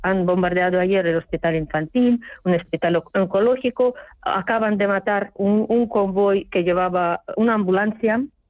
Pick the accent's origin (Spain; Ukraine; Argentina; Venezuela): Ukraine; Spanish is a second language; Es como estamos viviendo unos momentos de una tragedia y de unos hechos heroicos de mi pueblo que se me tiembla la voz. Vale, estamos de comida, los ucranianos somos muy previsores